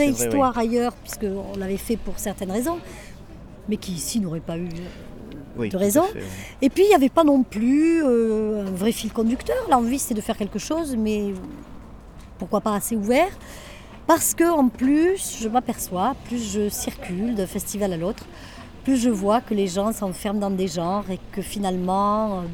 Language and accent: French; Concorès, Occitanie, France; moi je suis native de Concorès, donc c'est mon village. C'est parce que je suis d'ici